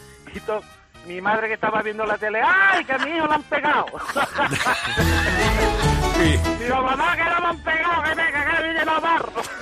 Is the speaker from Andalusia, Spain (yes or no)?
yes; Lora del Río, Andalusia, Spain; Tengo que poner de antemano que Lora del Río, vamos, soy de Lora del Río, bueno, del Priorato.